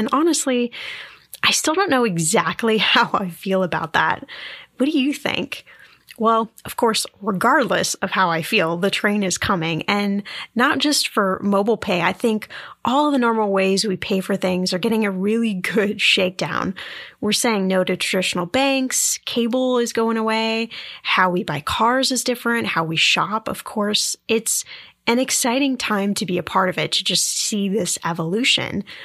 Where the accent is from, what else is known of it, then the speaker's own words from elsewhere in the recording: Indiana, United States; I know you're in Chicago and I grew up in Indiana, so I need to know if you can squash the debate.